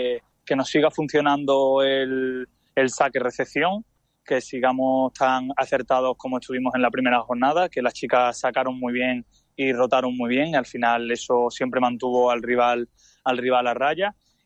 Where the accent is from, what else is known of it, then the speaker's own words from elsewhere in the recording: Málaga, Andalusia, Spain; Yo soy malagueño